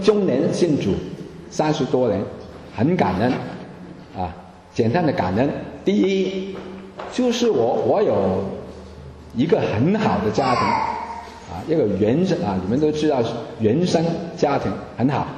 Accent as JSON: {"language": "Chinese", "country": "Hong Kong", "accent": "Hong Kong Mandarin", "said": "你看见我用简繁体字，你就知道我从来自香港啊，我的普通话也是香港的普通话啊。"}